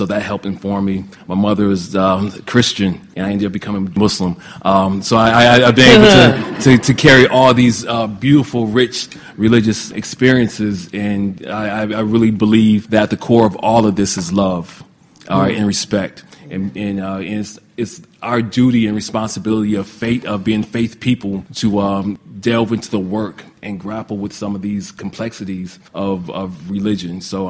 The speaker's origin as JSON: {"language": "English", "town": "Detroit", "region": "Michigan", "country": "United States", "said": "And I'm from Detroit, which is historically for Islam, was the home of the Nation of Islam."}